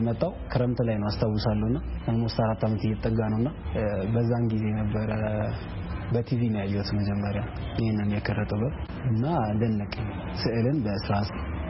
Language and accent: Amharic; Addis Ababa, Ethiopia; ተወልጄ ያደግኩት አዲስ አበባ ነው።